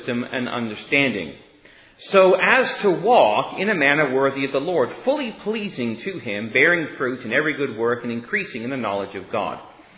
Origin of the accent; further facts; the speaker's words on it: British Columbia, Canada; we used to have a Chinese laundry down the road from us where I grew up in British Columbia.